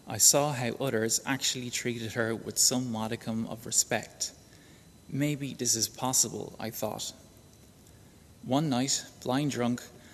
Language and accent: English; Drogheda, Leinster, Ireland; Growing up near Drogheda, a town with a population at the time of approximately 35,000, I was told it couldn't possibly be me.